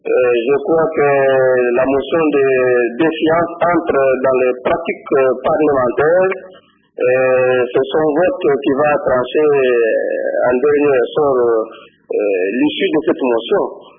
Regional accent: Kasaï-Occidental, DR Congo; Je suis originaire du Kassai occidental.

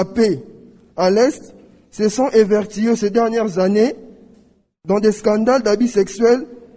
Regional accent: DR Congo; notamment opérationnelles ici chez nous en RDC

